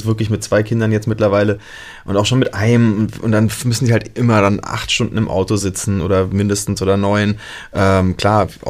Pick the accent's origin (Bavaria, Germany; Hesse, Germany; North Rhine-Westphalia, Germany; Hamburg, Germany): Bavaria, Germany; Nuremberg; Ich komme aus Franken, aus Nürnberg.